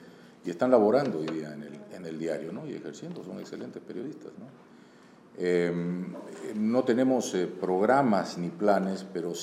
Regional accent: Peru; la experiencia que yo tengo en mi país, en Perú.

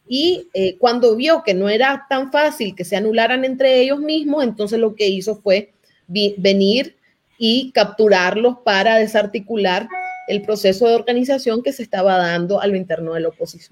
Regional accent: Nicaragua; realmente como nicaragüense y como una persona que ve todos los días lo que pasa

